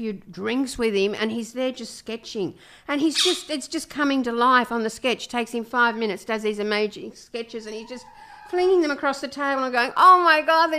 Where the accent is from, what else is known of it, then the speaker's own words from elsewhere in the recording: Camden, London, United Kingdom; I grew up in Camden.